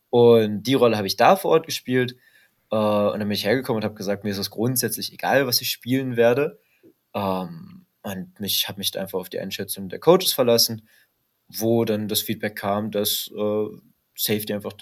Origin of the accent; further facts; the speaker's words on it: Cottbus, Brandenburg, Germany; ich komme grundsätzlich aus Cottbus, habe da mein erstes Jahr oder meine ersten beiden Jahre gespielt, bin dann fürs Studium nach Potsdam gezogen